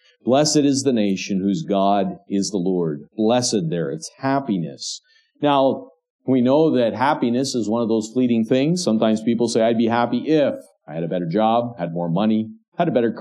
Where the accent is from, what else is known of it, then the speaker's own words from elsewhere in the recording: Canada; And so that's how the maple leaf has had its origin in our country. It's been a blessing to us.